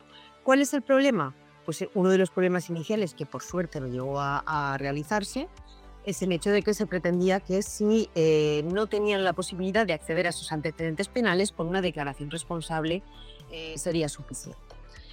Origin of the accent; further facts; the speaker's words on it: Spain; yo o tú, como español